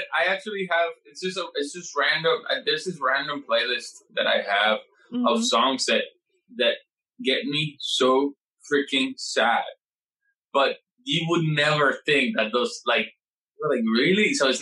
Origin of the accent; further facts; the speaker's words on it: Puerto Rico; and I come from Puerto Rico